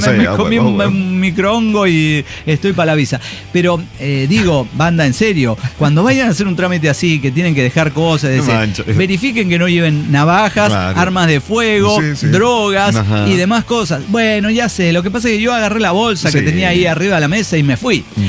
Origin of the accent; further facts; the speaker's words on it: Mexico; Mira, no, es que yo no lo puedo creer. ¿Es porque soy mexicana?